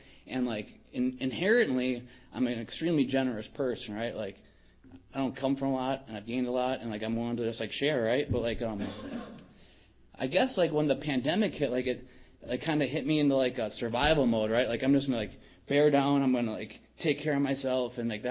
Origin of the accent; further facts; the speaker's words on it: Wisconsin, United States; I'm from Wisconsin, and I've been down here about 4 years